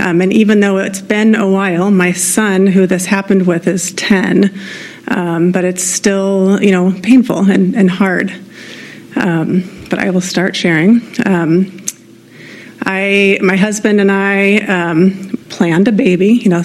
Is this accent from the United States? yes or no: yes; San Luis Obispo, California, United States; I've lived in San Luis Obispo for a long time. My parents went to Cal Poly, so I grew up like camping in Pismo and Morro Bay